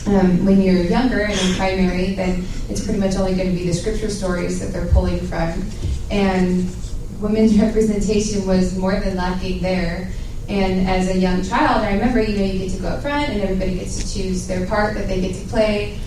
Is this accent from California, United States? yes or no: no; Washington, United States; I'm from the Seattle area. I grew up in the Northwest.